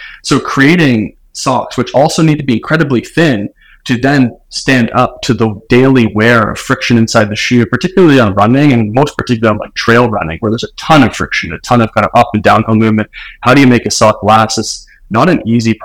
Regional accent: Toronto, Ontario, Canada; now in Victoria, Canada; Live in Victoria, BC for the past 10 years, but originally from the Toronto area. So good old Canadian boy.

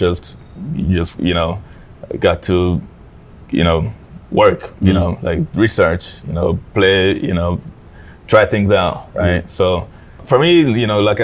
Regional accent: Togo; So I was born and raised in Togo, which is a tiny little country in West Africa.

